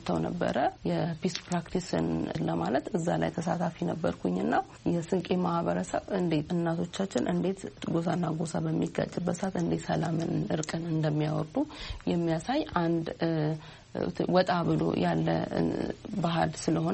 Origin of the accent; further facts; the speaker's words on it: Dire Dawa, Ethiopia; now in Addis Ababa, Ethiopia; ተወልጄ ያደግኩት በድሬዳዋ ከተማ ነው።